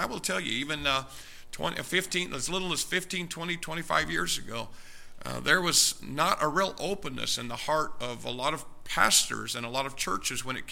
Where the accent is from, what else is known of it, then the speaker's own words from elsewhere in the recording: United States; And you know what? I'm an American. And I have a strong burden for my people, my country.